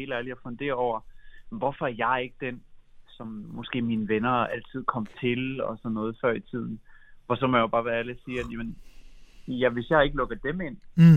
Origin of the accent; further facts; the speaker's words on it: Central Denmark Region, Denmark; born there; og jeg er født ind i Vestjylland